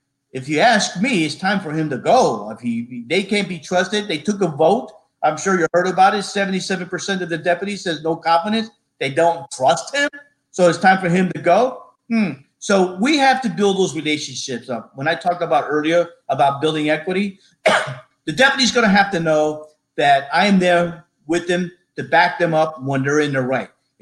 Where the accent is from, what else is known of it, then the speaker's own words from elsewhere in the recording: New York City, New York, United States; look, I grew up in the Bronx. I grew up in the inner city where my mom worked 2 to 3 jobs.